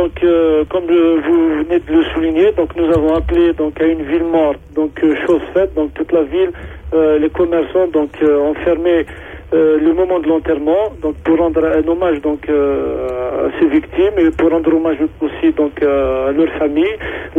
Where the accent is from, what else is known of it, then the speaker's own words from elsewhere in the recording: Algeria; Chez moi en Algérie, en 94